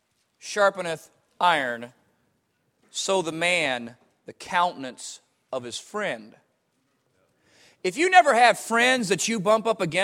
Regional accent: United States; I am saddened as an American to watch my country.

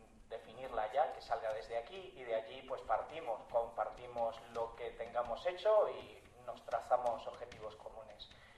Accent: Villaverde, Community of Madrid, Spain; Soy de Villaverde, realmente represento la asamblea ahora mismo del distrito.

